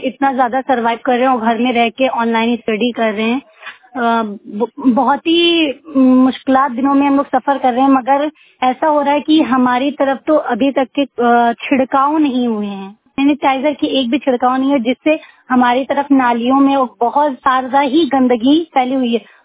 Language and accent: Hindi; Lucknow, Uttar Pradesh, India; मैं लखनऊ उत्तर प्रदेश से हूँ।